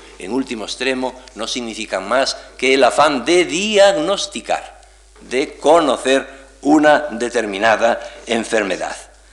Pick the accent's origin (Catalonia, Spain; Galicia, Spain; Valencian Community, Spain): Galicia, Spain; en mi tierra, en Galicia, donde abundan tanto los menciñeiros